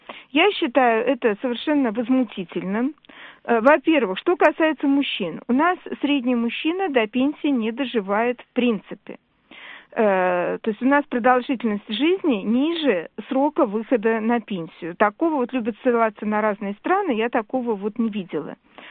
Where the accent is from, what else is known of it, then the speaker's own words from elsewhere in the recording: Saint Petersburg, Russia; А поскольку я из Санкт-Петербурга